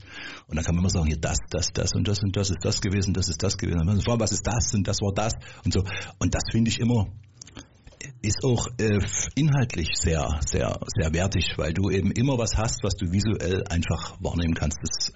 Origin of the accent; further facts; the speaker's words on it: Radebeul, Saxony, Germany; ich bin in Radebeul geboren, bin hier aufgewachsen und bin irgendwie, warum auch immer, nie aus Radebeul weggekommen.